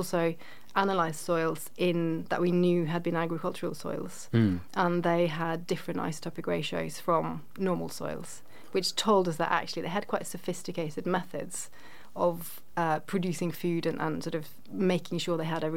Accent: Norway; I grew up in Norway, so my teeth actually have the sort of Norwegian Viking signals.

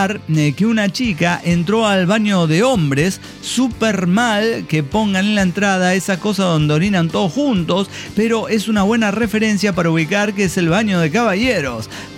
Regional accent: Olavarría, Buenos Aires Province, Argentina; Soy de Olavarría de toda la vida.

